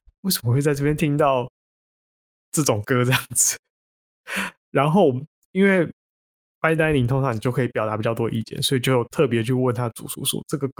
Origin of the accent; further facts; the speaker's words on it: Keelung, Taiwan; 我是基隆那边的。